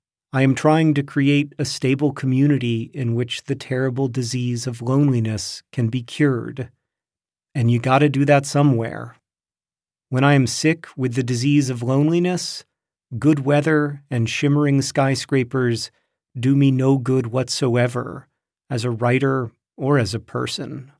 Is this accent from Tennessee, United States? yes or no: no; Indiana, United States; If you've ever driven through my home state of Indiana, you've seen mile after mile of cornfields.